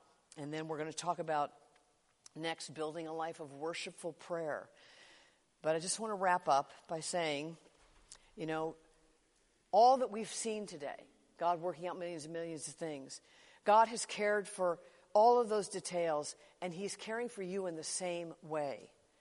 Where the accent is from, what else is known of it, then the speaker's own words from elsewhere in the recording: Chicago, Illinois, United States; I mean, I grew up in Chicago in the 1960s.